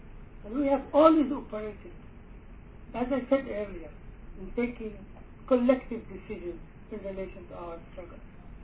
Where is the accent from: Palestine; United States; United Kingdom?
Palestine; also born or lived in Ireland / Zimbabwe / Tanzania; now in South Africa; Return to my hometown where my parents come from. Although I'm a Fatah member, but here in South Africa and in Ireland earlier, and in Zimbabwe before Ireland, and in Tanzania before Zimbabwe, I always worked as a Palestinian representative.